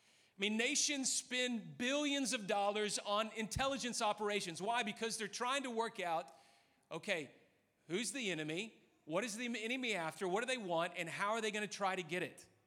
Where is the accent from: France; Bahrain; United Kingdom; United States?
United States; Memphis, Tennessee; I'm from Memphis, Tennessee. Grew up in Tennessee, lived in Memphis for 25 years. My claim to fame is I never once visited Graceland.